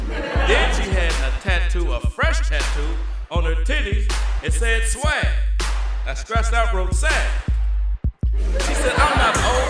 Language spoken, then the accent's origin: English; Cleveland, Ohio, United States; I'm from Cleveland. I make it hell.